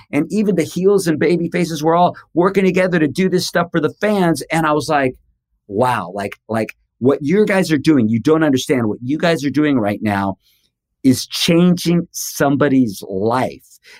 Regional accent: United States; Which used to be really weird because I grew up with in America, we had like Captain Kangaroo and Mr. Rogers and Sesame Street.

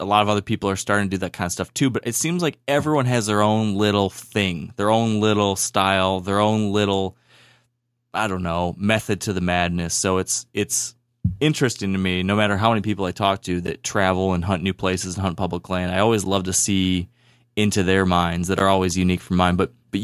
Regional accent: Michigan, United States; accent: Michigan; They're sick of hearing my stupid Michigan accent and talking about all the weird things we do up here.

